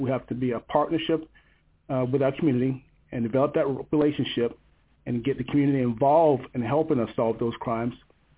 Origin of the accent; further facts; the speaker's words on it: Tampa, Florida, United States; Like you said, I grew up in Tampa, so I've seen the good, the bad, and the ugly